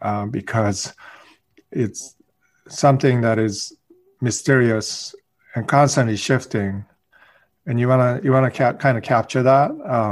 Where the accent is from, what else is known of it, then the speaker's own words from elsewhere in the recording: Boston, Massachusetts, United States; born there; also born or lived in Sweden / Japan; I was in Sweden at the time. I was born in Boston in United States, and then my father was a research scientist, so we were in Sweden and then in Japan.